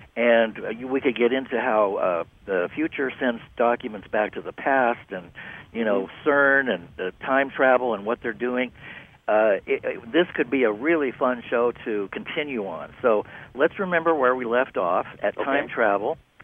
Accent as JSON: {"language": "English", "town": "Santa Barbara", "region": "California", "country": "United States", "tie": "born there", "said": "And ironically, I was born in Santa Barbara, and it's on San Andreas Street."}